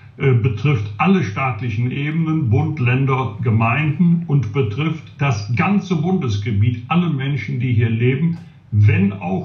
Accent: Rhineland, Germany; als Rheinländer

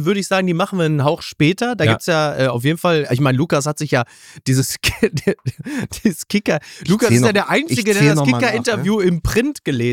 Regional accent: Hamburg, Germany; als Hamburger habe ich natürlich gesagt, Hummel, Moers und bin da hingefahren.

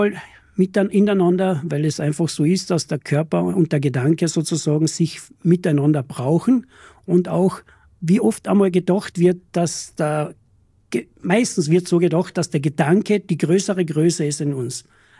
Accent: Klopeiner See, Carinthia, Austria; also born or lived in Vienna; Ich habe in Wien gelebt, war dort Leichtathlet, war Wiener Meister und bin dann zurückgekommen nach Kärnten in meine Heimat, also am Klopainersee, wo ich ja wohne und aufgewachsen bin.

